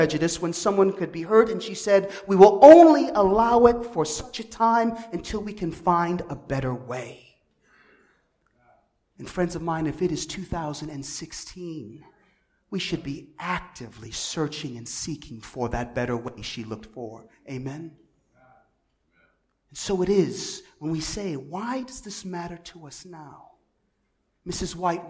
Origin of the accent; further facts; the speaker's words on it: Chicago, Illinois, United States; But I'm from Chicago, one of the most diverse and racially segregated cities in America.